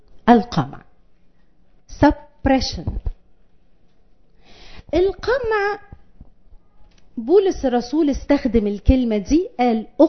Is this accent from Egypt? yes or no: yes; Egypt; إحنا كمصريين عندنا حيلة نفسية لذيذة قوي اسمها نتريق.